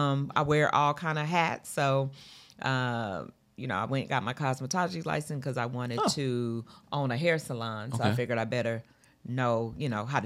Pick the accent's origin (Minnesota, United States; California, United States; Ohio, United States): California, United States; And so most of my clients wore the silk press because we're from California.